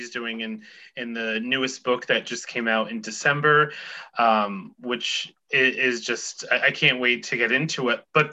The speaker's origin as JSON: {"language": "English", "region": "New York", "country": "United States", "said": "And so I'm from Northern New York, and I was just revealing to her that I'd never been to the Jersey Shore."}